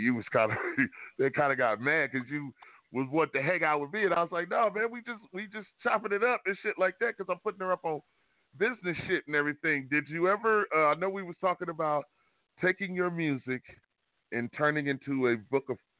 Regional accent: Detroit, Michigan, United States; I tell people, you know, I'm from the East. You know, I'm born and raised in Detroit.

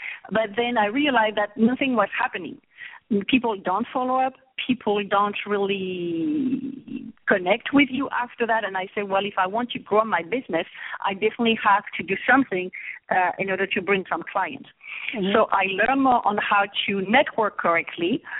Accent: France; English is a second language; moved away as an adult; now in New York, United States; I'm originally from France, and I'm sure that people will probably recognize my accent.

